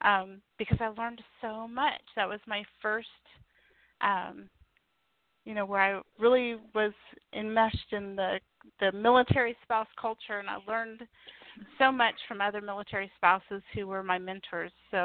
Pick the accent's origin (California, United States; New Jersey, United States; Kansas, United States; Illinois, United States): Kansas, United States; now in Hawaii, United States; It feels a little isolating here, but I'm from Kansas originally